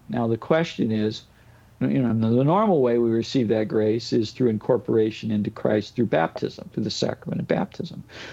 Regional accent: St. Louis, Missouri, United States; move to St. Louis, my hometown.

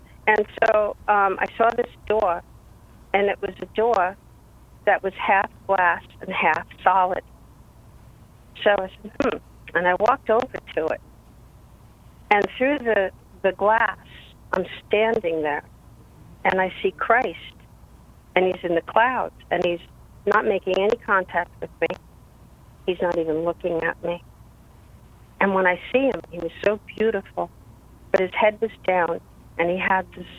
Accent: New York, United States; And I'm originally from Long Island, and the commuter train, the LI, Long Island commuter train, they were playing chicken.

